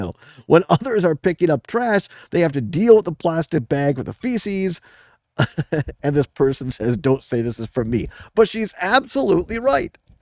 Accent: Richland Center, Wisconsin, United States; Folks that listen to this show regularly know I grew up in Southwest Wisconsin at Richland Center, about 45 minutes, almost an hour, maybe away from Devil's Lake State Park near Baraboo there in the Baraboo Bluffs.

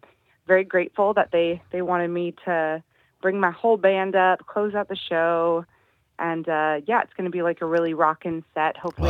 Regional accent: Oregon, United States; I'm from Oregon originally.

